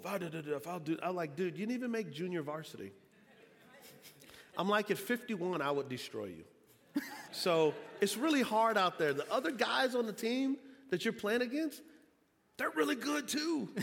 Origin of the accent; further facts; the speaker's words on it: San Antonio, Texas, United States; Well, so I grew up in San Antonio, Texas. I grew up on what's called a West Side, and a lot of it's been gentrified now.